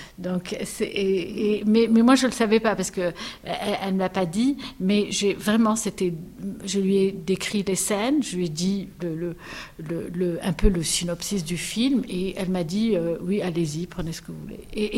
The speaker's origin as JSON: {"language": "French", "country": "Tunisia", "tie": "born or raised there", "accent": "Tunisian", "moved": "yes", "lives_now": "Montreal, Canada", "said": "Moi je suis québécoise, je suis née en Tunisie, vécue en Tunisie, je suis tunisienne. Et québécoise d'origine tunisienne."}